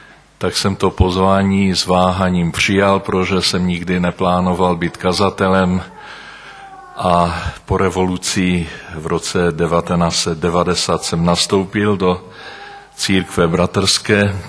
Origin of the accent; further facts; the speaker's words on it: Český Těšín, Moravian-Silesian Region, Czechia; accent: Těšín; Můj jazyk prozrazuje, že jsem z Moravy, z Těšínska. Narodil jsem se v Těšíně a vyrůstal jsem na Slezsku.